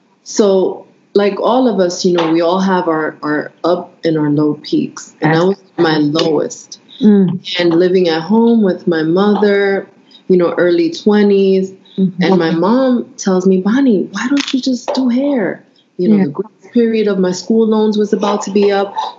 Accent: Dominican Republic; You know, I'm from the Dominican Republic. My parents born and raised in the Dominican Republic.

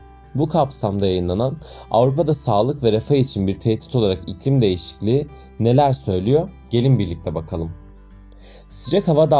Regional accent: Alanya, Antalya, Turkey; selam. Alanya'da doğdum ve büyüdüm.

